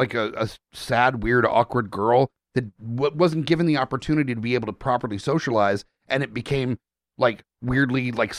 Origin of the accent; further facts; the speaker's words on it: San Diego, California, United States; you growing up in San Diego, you can't root for an LA team.